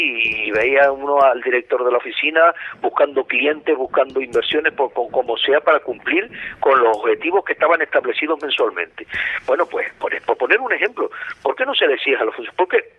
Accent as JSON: {"language": "Spanish", "region": "Canary Islands", "country": "Spain", "said": "claro que soy insularista, como todo canario. Todo canario queremos lo mejor para nuestra isla"}